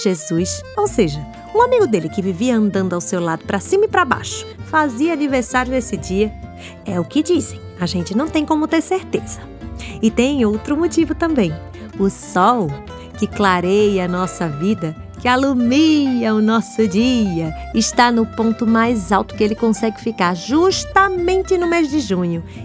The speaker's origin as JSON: {"language": "Portuguese", "region": "Northeast Region", "country": "Brazil", "said": "Esse ano, a festa será em casa, mas como bons nordestinos, mesmo com festa miudinha, não há de ser desanimada."}